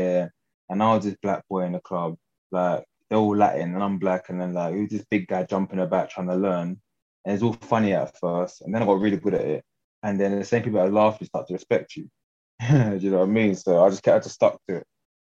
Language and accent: English; London, United Kingdom